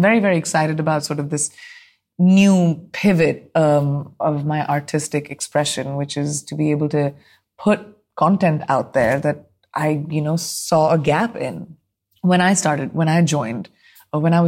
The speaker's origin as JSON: {"language": "English", "country": "India", "said": "because as an Indian, I know the reality."}